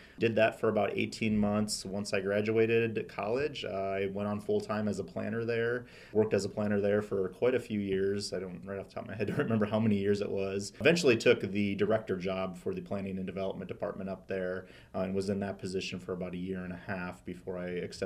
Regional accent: Dubuque, Iowa, United States; I'm originally from Dubuque, Iowa. Was born and raised there. Went to high school there and all that.

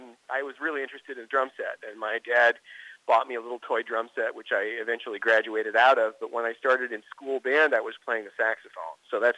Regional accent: Washington, United States; Well, you know, when I was growing up in Washington, the opportunity for a life in jazz or a life in music seemed so remote.

